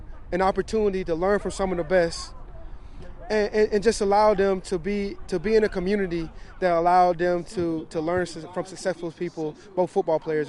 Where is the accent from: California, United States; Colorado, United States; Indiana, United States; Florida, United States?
Florida, United States; I grew up in North Florida, very humble means. We didn't have a lot of money. I was raised by my grandparents.